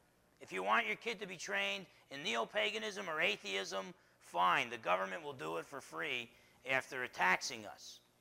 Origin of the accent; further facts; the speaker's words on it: Bremerton, Washington, United States; In Kitsap County, we have I'm from Bremerton, and I'm sure you all have heard of Bremerton